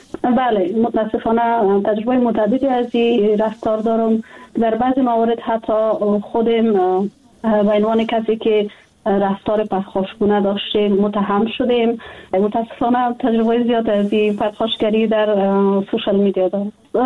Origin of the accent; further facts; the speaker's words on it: Afghanistan; ما در افغانستان بزرگ شدیم، تحصیل کردیم، کار کردیم